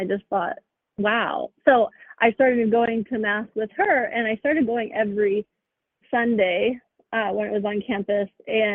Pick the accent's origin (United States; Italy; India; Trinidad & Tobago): Italy; English is a second language; growing up in Italy, there was some form of osmosis of, you know, going in and, you know, actually having the presence of Christ in the church, in the tabernacle.